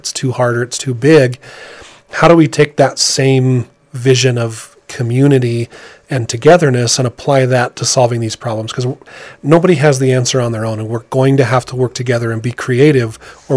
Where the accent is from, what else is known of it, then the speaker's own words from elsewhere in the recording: Naples, Utah, United States; I'm from Naples. I live in Naples City.